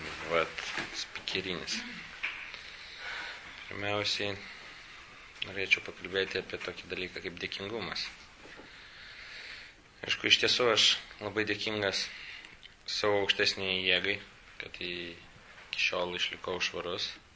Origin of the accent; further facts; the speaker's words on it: Vilnius, Vilnius County, Lithuania; Gimiau aš Vilniuje, tokioje posovietinėje šeimoje. Augau visą gyvenimą. Čia pragyvenau Vilniuje.